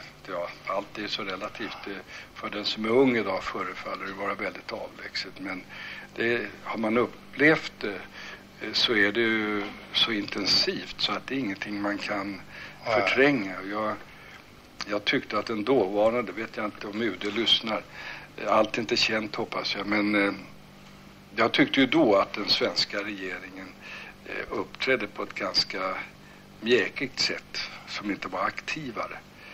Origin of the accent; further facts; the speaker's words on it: Stockholm, Stockholm County, Sweden; born there; Jag brukar ju skryta med att jag är söderkis. Det där tar inte söderkisarna riktigt på allvar. Jag var det till jag var 2 år.